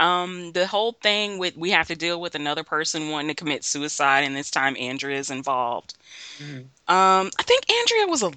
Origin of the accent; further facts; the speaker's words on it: Texas, United States; I'm from Texas. We like to get to the point.